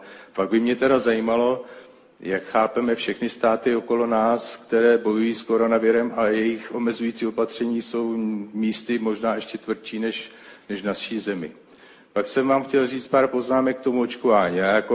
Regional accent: Trutnov, Hradec Králové Region, Czechia; já jsem z Podkrkonošského Trutnova

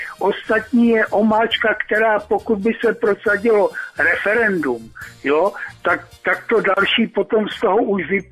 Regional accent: Moravia, Czechia; já jsem nacionálně založený, já jsem z Moravy, my tam máme trochu větší národní hrdost

